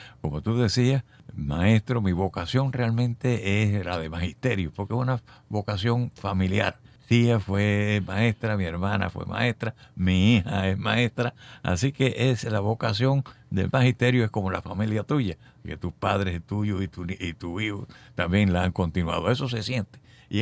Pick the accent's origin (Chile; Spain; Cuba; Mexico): Cuba; Cienfuegos; moved away as an adult; also born or lived in Havana; Sí, soy cienfueguero, me siento orgulloso, como todos los que nacimos en la Perla del Sur, de aquella ciudad. Sí, allí me crié y Cienfuegos fue la vida para mí. Han pasado tantos años que salí de Cienfuegos, fui a La Habana, donde me gradué en la universidad, etcétera, después al exilio.